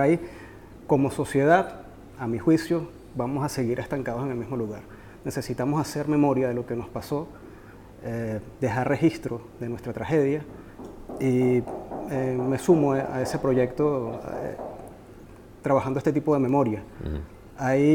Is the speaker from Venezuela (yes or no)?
yes; Venezuela; sin perder de vista mi venezolanidad